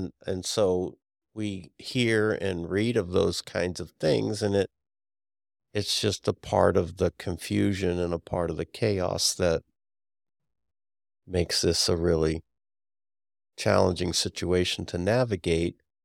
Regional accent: Venezuela; is it so awful in my home country of Venezuela that I'm willing to see my daughter sold

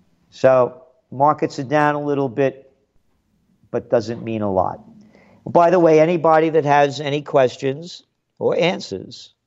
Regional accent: United States; my passion being an American and the freedom that I used to have that I couldn't be if I was born anywhere else.

